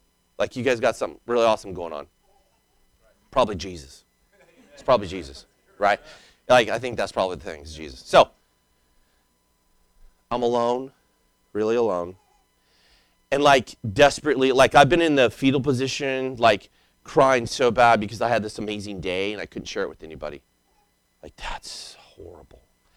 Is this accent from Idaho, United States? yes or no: yes; Idaho, United States; And, you know, I grew up in Idaho, and so we camped out a lot, and we had fires.